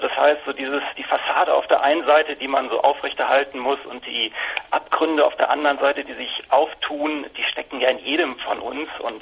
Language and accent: German; North Rhine-Westphalia, Germany; born there; Ich bin in der Tat hier im Ruhrgebiet geboren und ich finde, das prägt so ein bisschen in Sachen Humor.